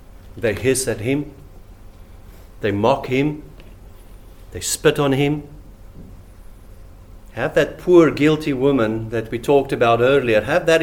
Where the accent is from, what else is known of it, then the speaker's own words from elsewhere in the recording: South Africa; may I be as direct as only a South African can be?